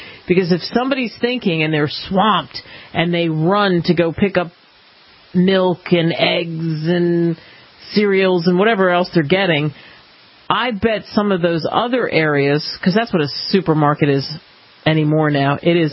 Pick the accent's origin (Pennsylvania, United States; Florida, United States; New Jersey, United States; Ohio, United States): New Jersey, United States; Cherry Hill; I grew up in Cherry Hill, just a stone's throw away from Cinnaminson, New Jersey.